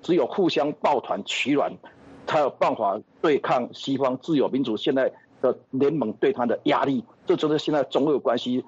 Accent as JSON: {"language": "Chinese", "country": "Taiwan", "said": "在我台湾人的角度"}